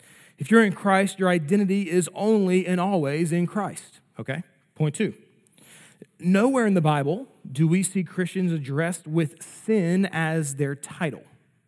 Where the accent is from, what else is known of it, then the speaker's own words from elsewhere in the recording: Philadelphia, Pennsylvania, United States; moved away as an adult; but I grew up in Philly.